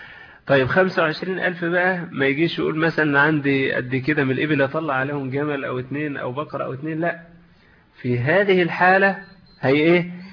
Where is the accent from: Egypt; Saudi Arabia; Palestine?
Egypt; طيب دلوقتي ده موضوع السوم ده مش موجود عندنا في مصر مثلا